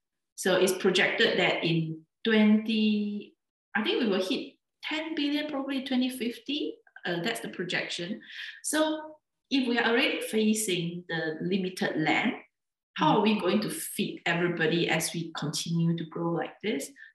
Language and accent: English; Singapore; I come from Singapore, there is very little agriculture.